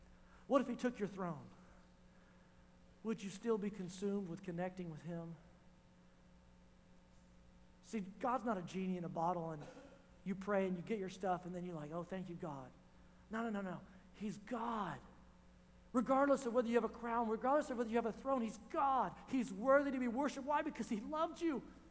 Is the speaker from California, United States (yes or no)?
no; Oklahoma, United States; I don't care where you're from. I'm from Oklahoma.